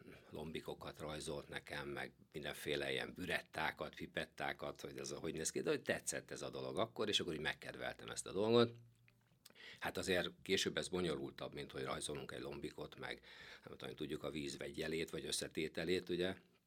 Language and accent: Hungarian; Hungary; Jó volt vasgyári gyereknek lenni, 1960-ban születtem, a vasgyári kórházban, stílusosan akkor a vasgyári gyerekek ott születtek. Ott is jártam iskolába, a 18-as számú, akkor úgy mondtuk, vasgyári lányiskolába.